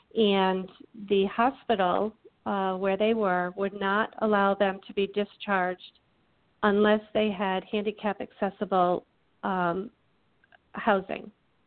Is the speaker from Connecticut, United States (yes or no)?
yes; Broad Brook, Connecticut, United States; I grew up here. Both my husband and I, we grew up here in Broadbrook.